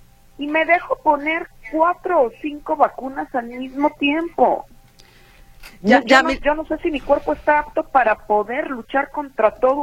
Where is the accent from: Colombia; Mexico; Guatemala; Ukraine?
Mexico; O sea, los mexicanos confiamos todo el tiempo y somos empáticos en muchas cosas